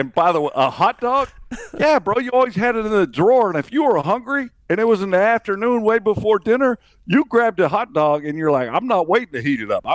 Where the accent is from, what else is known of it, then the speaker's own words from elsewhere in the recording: California, United States; We didn't do that where I grew up in California.